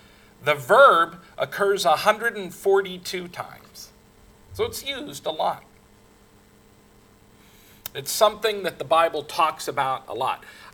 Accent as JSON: {"language": "English", "town": "Portland", "region": "Oregon", "country": "United States", "tie": "born there", "also_born_or_lived": "Los Angeles / Washington", "said": "I was born out west. I was born in Portland, Oregon. I've lived all the way from Los Angeles all the way to the Canadian border. And until I was 22, I had spent all my life up and down the West Coast."}